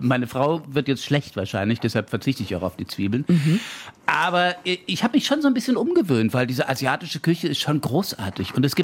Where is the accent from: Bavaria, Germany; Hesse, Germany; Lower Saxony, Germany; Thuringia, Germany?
Hesse, Germany; ich habe es gerade erwähnt, ich bin Hesse